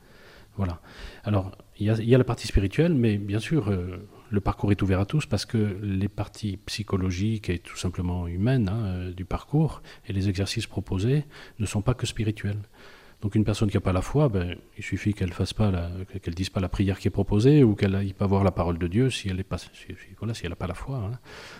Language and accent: French; Argelès-Gazost, Occitanie, France; also born or lived in Bordeaux; Je suis donc originaire d'Argelès-Gazost. Je suis marié avec Guylaine qui est originaire du Médoc. Nous avons 5 enfants et 9 petits-enfants. Moi, je travaille dans l'assurance et nous avons habité à Bordeaux